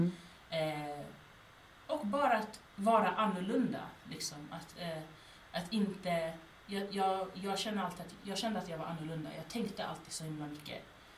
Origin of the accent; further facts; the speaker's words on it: Jordbro, Stockholm County, Sweden; jag ändå är född och uppvuxen i Jordbro. Och det har format min identitet mot det bättre.